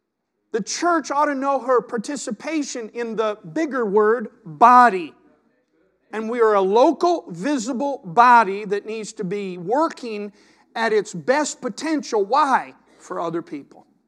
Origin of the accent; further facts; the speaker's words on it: Augusta, Georgia, United States; I mean, we're from Augusta. I could be home watching the Masters this morning.